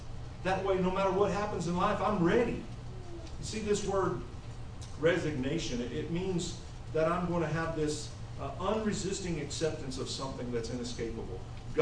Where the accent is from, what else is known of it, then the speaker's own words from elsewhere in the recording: Kansas, United States; I grew up in Kansas. They have pop.